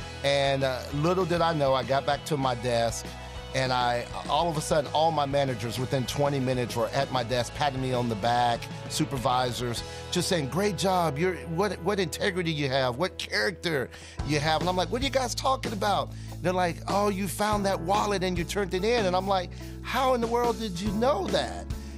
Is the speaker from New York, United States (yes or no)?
no; Charlotte, North Carolina, United States; also born or lived in California; I'm from Charlotte, North Carolina.